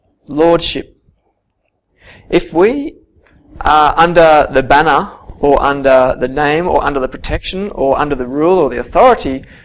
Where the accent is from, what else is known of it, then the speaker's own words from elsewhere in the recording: Australia; I am an Australian. I live in a country where I need to abide by the rules of the land.